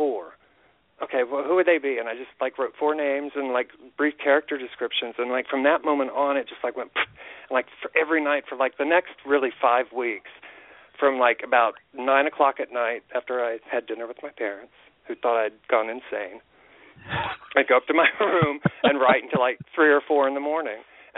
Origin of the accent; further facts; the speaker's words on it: Indiana, United States; when I grew up in Indiana, I felt like a lot of my creativity sprung from the fact that I was felt stifled and bored and suffocated.